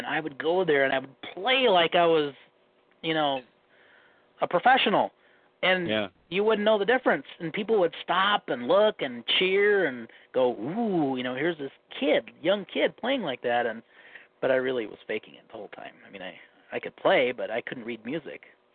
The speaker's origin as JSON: {"language": "English", "region": "Minnesota", "country": "United States", "also_born_or_lived": "California", "accent": "Minnesota", "said": "I lived in California for like 8 or 9 years, and I may have lost some of my accent bit. But when I remember my roommates used to tease me about my accent, my Minnesota accent."}